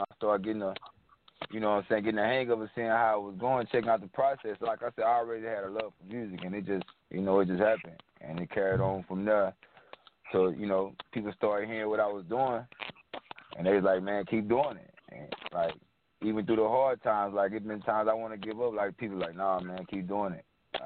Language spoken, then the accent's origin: English; Ruston, Louisiana, United States; Well, by the way, like you say, I'm from Ruston, Louisiana.